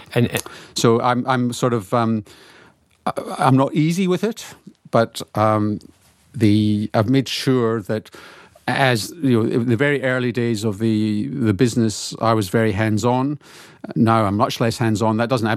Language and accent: English; Glasgow, Scotland, United Kingdom; So I grew up in Glasgow, which is has some of the greatest disparities in any city in Western Europe.